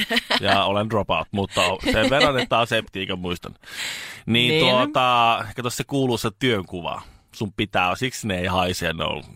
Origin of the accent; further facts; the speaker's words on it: Himanka, North Ostrobothnia, Finland; minä olen Himangalta